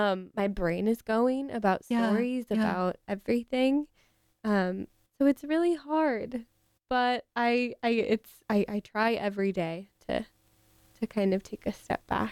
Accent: Seattle, Washington, United States; I was a reporter in Everett, and that felt small to me because I'm from Seattle.

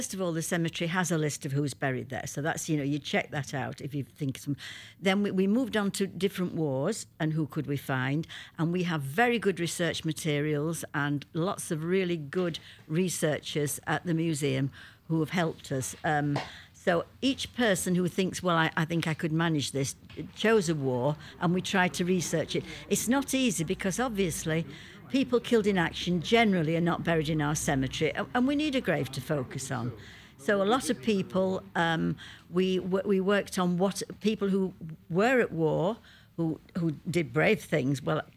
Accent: United Kingdom; being British and having a long, long history, it's quite nice to do someone far back.

